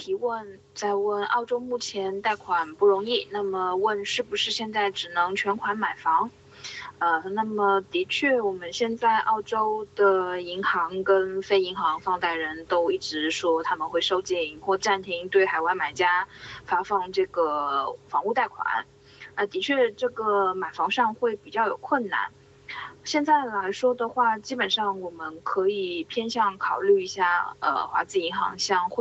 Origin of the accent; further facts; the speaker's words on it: China; 那么出于这个我们中国人的这个角度出发，我可以先跟大家说一些